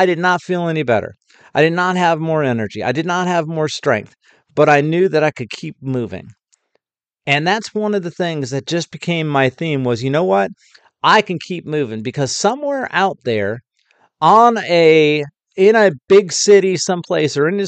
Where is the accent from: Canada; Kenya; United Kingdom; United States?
United States; because I'm an American veteran who tried to get plugged into the VA system